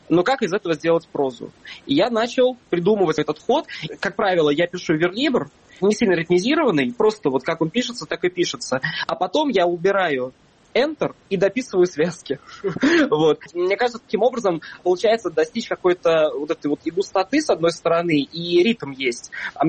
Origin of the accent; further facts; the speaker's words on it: Russia; born there; И я первый, кто родился в России в 92-м году, когда моя мать только переехала в Россию после гражданской войны в Таджикистане.